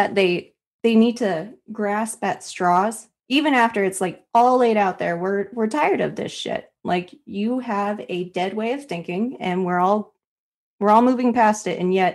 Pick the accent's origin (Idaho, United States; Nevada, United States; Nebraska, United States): Nevada, United States; I was so disappointed with Nevada because that's my home state.